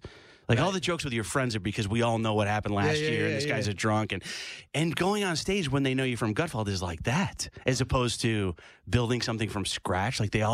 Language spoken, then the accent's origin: English; Rochester, New York, United States; So, I grew up in Rochester, New York.